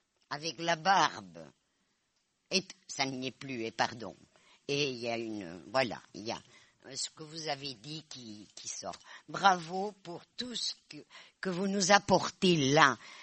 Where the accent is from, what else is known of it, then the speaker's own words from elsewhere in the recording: Basque Country, France; accent: Basque; Je suis basque, vous en avez parlé. Ça se voit à mon accent.